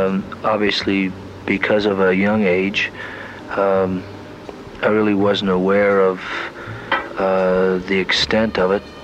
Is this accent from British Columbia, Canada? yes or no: no; Ottawa, Ontario, Canada; I was born in Ottawa, Canada, and I was writing back there while I was going to school